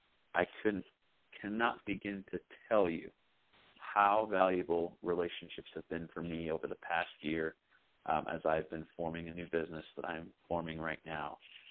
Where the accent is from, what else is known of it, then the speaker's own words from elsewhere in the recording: England, United Kingdom; I was raised in England. I'm going to the World Cup in Brazil as an England fan.